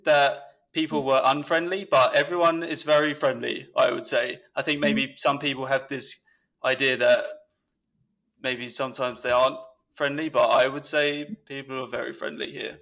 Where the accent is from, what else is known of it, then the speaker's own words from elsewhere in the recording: England, United Kingdom; Yeah, so I started playing when I was growing up in England in the school.